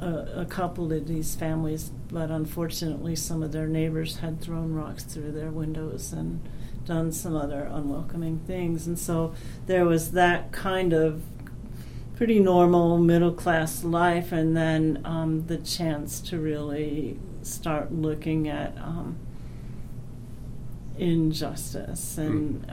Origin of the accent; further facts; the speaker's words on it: Skokie, Illinois, United States; also born or lived in Chicago / Glencoe; Oh, I was born in Chicago, Illinois in 1951 and grew up in and around the city in the northern suburbs of Skokie. And when I was a sophomore in high school, my parents moved to Glencoe.